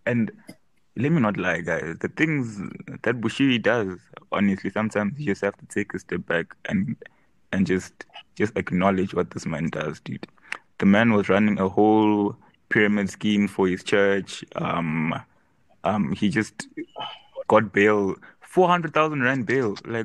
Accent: Zimbabwe; back then in the days, I would make sure no one finds out I'm from Zim, bruh.

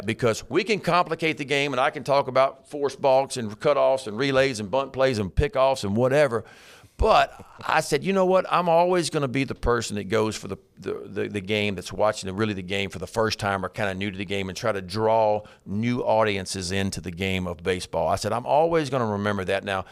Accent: the South, United States; I'm from the South.

